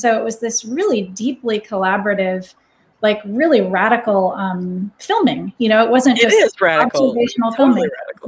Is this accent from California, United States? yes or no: yes; California, United States; in my hometown of the Bay Area